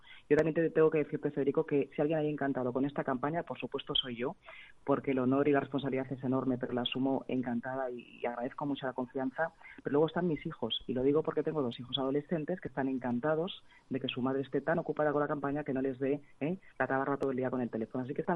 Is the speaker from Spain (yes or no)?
yes; Galicia, Spain; Yo, sinceramente, como gallega